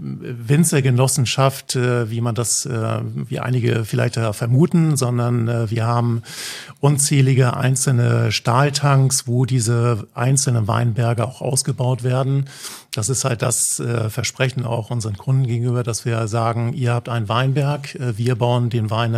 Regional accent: Flensburg, Schleswig-Holstein, Germany; born there; also born or lived in Hamburg; Ich bin, wie man das wahrscheinlich auch hört, aus Norddeutschland, gebürtiger Flensburger, aber lebe, habe die letzten 20 Jahre eigentlich in Hamburg gelebt und bin jetzt auch noch relativ neu auf der Insel, erst seit Oktober letzten Jahres.

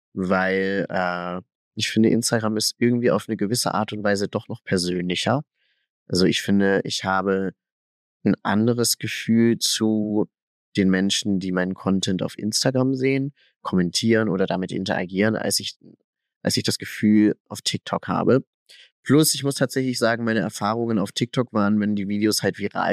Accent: Blumberg, Baden-Württemberg, Germany; also born or lived in Nairobi, Kenya; In Blumberg heißt diese Kleinstadt tatsächlich. Im Schwarzwald-Kreis, ja.

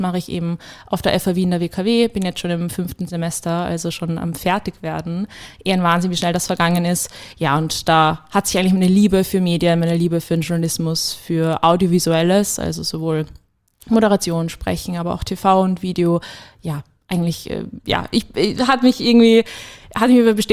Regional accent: Lower Austria, Austria; ich komme aus Niederösterreich, also ich bin nicht in Wien aufgewachsen.

